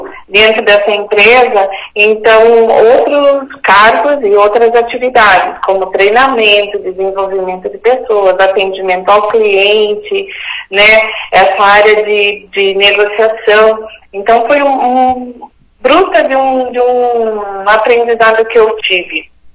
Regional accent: Curitiba, Paraná, Brazil; eu sou curitibana, nascida e criada aqui em Curitiba, né? Meus pais também, né? Apesar que o meu pai era descendente de alemão, meus avós eram alemães e a minha mãe era descendente de portugueses

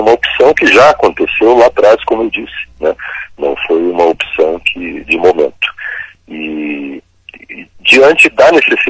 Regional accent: Paranaguá, Paraná, Brazil; eu lembrei da minha infância, lembrei da minha adolescência em Paranaguá

